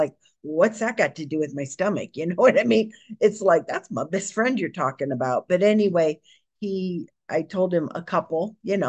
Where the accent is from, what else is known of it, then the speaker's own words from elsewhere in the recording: Ohio, United States; I grew up in Ohio, and I'm one of five kids